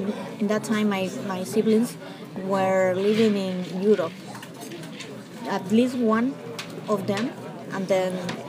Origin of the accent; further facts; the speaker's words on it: Peru; English is a second language; Mm-hmm. There in Peru, when you go to the National University